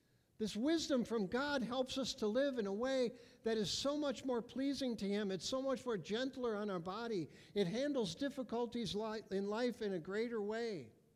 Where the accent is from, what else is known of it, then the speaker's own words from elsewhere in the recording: Cleveland, Ohio, United States; I've lived in the country now since 89. I grew up in Cleveland, big city, but I love living in the country.